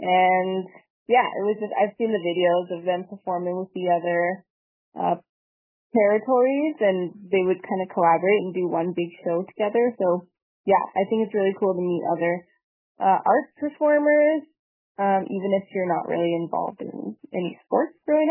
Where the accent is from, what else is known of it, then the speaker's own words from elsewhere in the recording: Whitehorse, Yukon, Canada; I'm from Whitehorse.